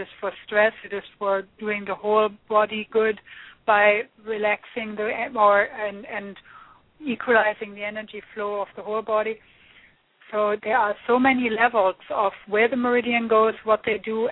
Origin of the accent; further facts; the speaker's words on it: Germany; I'm the real thing. I'm from Germany, so it's double N.